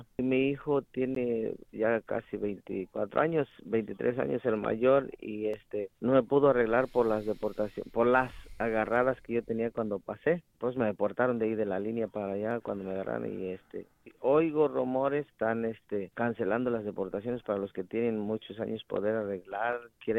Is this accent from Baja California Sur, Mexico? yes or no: no; Michoacán, Mexico; now in United States; Oigan, soy de Michoacán. Tengo pues desde el 93 aquí en Estados Unidos y fui para México y me vine otra vez